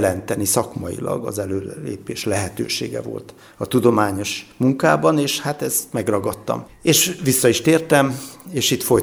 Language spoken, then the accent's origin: Hungarian; Miskolc, Borsod-Abaúj-Zemplén, Hungary; also born or lived in Japan; lokálpatrióta vagyok, tehát miskolci, erősen, itt születtem, és itt is maradtam. Noha volt egy 5,5 éves kitérőm Japánban közben, de visszajöttem.